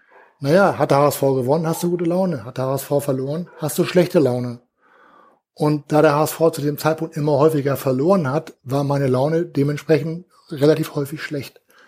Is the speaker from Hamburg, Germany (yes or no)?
yes; Hamburg, Germany; Ich bin Hamburger. Ich bin in Hamburg aufgewachsen